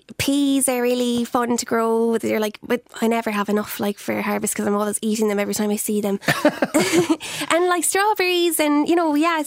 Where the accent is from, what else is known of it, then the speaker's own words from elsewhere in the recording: Munster, Ireland; I'm from the Golden Vale, like, so, you know, agriculture is a lot different to gardening